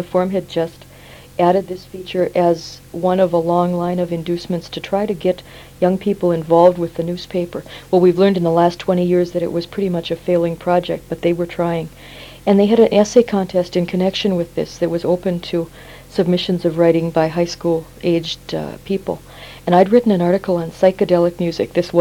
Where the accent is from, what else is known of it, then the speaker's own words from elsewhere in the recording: North Dakota, United States; I went to school in small towns in outstate North Dakota, and there weren't very many female role models in any of those towns.